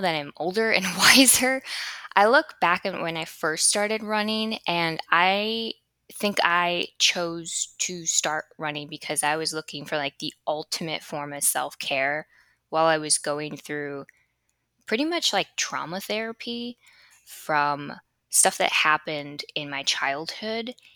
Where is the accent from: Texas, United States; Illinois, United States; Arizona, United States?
Illinois, United States; Chicago; now in Florida, United States; But I was coming from Chicago, and the life that I had in Chicago was just pure escapism.